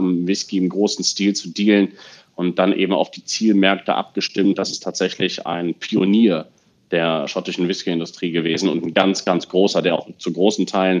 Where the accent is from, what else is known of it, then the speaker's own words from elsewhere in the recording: Rhineland, Germany; in meiner alten Heimatstadt, also im Rheinland